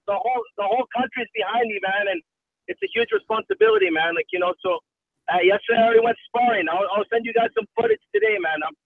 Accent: Calgary, Alberta, Canada; I'm from Calgary, man, out west, so right by close to Vancouver.

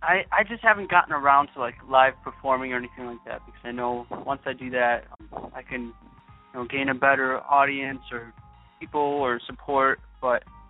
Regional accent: New York, United States; Yep, born and raised in Central New York.

